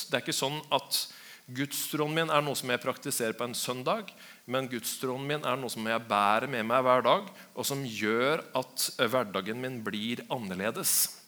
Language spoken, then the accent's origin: Norwegian; Innlandet, Norway; also born or lived in Elverum; now in Biri, Norway; Jeg kommer fra Elverum og oppvokst I Øvleire. Nå så bor jeg på Biri, det beste stedet på innlandet.